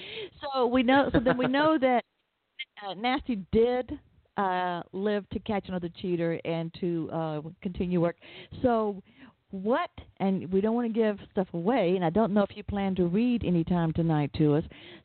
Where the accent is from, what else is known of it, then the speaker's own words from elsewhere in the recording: the South, United States; accent: Southern; Southern accent.